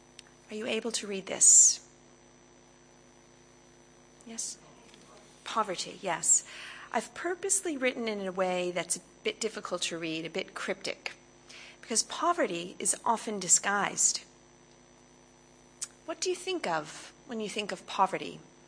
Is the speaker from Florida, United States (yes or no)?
no; Connecticut, United States; now in Australia; I am American. I'm from Connecticut originally, near New York, but I've been living in Australia since 1997, so I'm well and truly Australian as well.